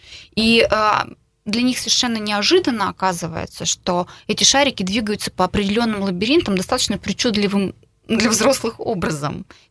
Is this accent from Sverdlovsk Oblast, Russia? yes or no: no; Kungur, Perm Krai, Russia; now in Perm, Russia; Я сама приехала из Кунгура. Приехала из Кунгура учиться, уже имея образование бухгалтера автотранспорта, с четким намерением получить высшее образование и вернуться в из Перми в Кунгур.